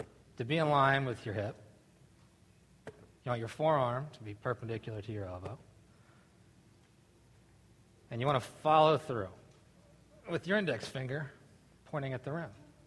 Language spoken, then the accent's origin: English; Pottstown, Pennsylvania, United States; Growing up in Pottstown, this is what we did. Basketball.